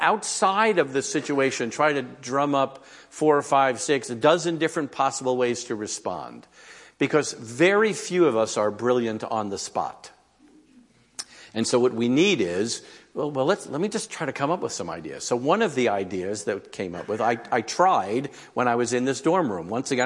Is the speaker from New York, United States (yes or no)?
yes; New York, United States; I always have to remind people I'm originally from New York and I'm Jewish.